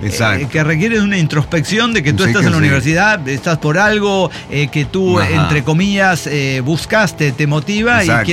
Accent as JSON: {"language": "Spanish", "country": "Colombia", "said": "Bueno, en mi país la escuela es un fiel reflejo de la tremenda desigualdad e inequidad colombiana."}